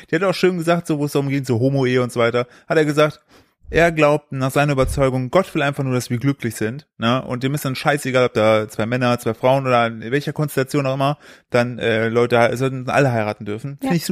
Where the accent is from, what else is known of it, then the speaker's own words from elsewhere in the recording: East Germany, Germany; Bei uns im Osten war das ja nicht, in der Schule hast du ja nur evangelisches Religion gehabt.